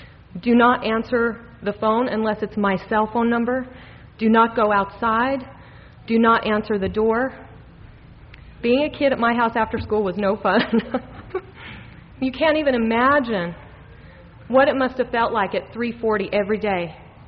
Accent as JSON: {"language": "English", "region": "Utah", "country": "United States", "tie": "born or raised there", "said": "However, I was born and raised right here in Utah, as was a number of my ancestors who were polygamists."}